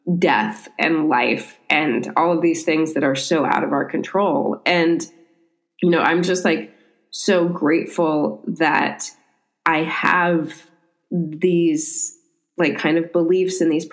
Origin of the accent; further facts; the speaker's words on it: Midwest, United States; I'm 41. I grew up in the Midwest.